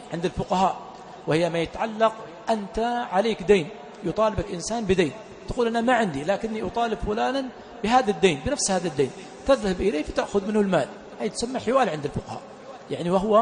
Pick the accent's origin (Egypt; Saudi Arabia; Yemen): Yemen; فالأخ يتكلم في أشياء تكون عندنا في اليمن، هذه الأشياء ما أظنها في اليمن عندنا.